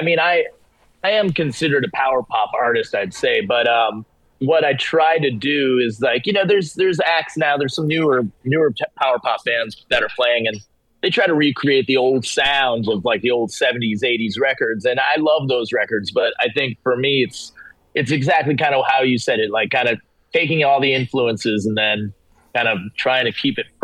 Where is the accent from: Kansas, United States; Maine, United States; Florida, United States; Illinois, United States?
Maine, United States; now in New York City, United States; I'm from Maine, so I'm used to it, but I didn't have any snowshoes because I just moved to New York City